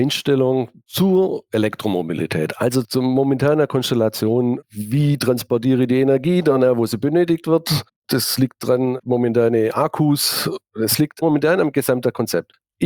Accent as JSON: {"language": "German", "town": "Laupheim", "region": "Baden-Württemberg", "country": "Germany", "tie": "born there", "said": "ich bin gebürtiger Laupheimer, habe mich schon immer mit der Stadt identifiziert."}